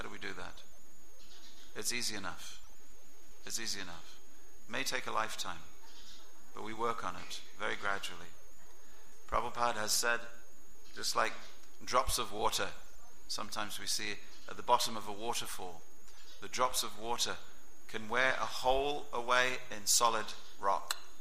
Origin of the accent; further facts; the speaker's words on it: England, United Kingdom; It is true. I can say it because I'm English.